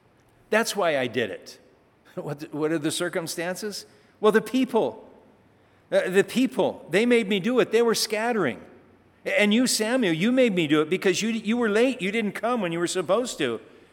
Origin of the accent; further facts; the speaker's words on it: Germany; English is a second language; I'm from Germany, in the Autobahn.